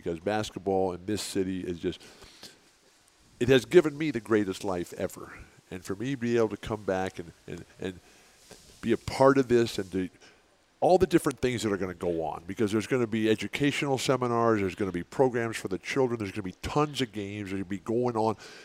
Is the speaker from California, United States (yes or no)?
yes; San Diego, California, United States; is going to be here in San Diego, my hometown, and we're going to be just doing stuff all week long.